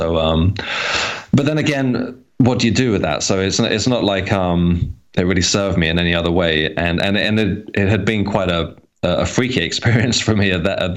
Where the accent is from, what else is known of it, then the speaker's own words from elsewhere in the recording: South East England, United Kingdom; I grew up on the Isle of Wight, which, as you know, is a very rural place at the south of England, and there wasn't that much to do.